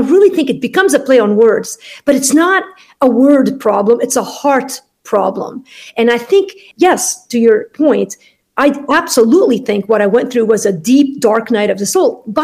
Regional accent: Lebanon; I grew up in Lebanon. I go and serve with Syrian refugees now.

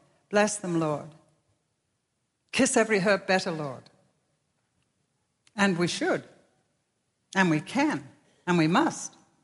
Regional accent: England, United Kingdom; the hardest thing for me as an English lady whose home is a castle in the whole of my Christian life

